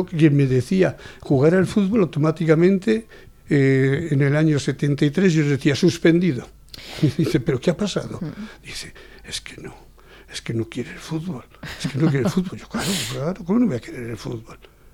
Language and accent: Spanish; Buendía, Castilla-La Mancha, Spain; la siguiente la voy a presentar en Buendía, en mi tierra